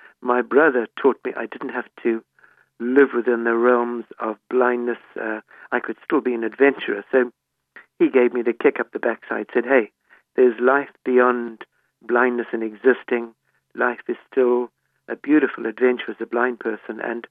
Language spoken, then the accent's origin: English; Zimbabwe; now in United Kingdom; growing up in Zimbabwe